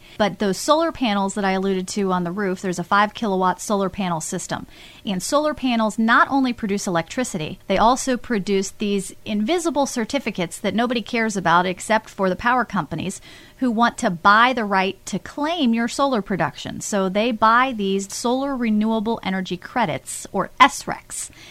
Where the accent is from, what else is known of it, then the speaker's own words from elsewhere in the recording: Ohio, United States; I grew up in Claremont County, and this is practically my backyard.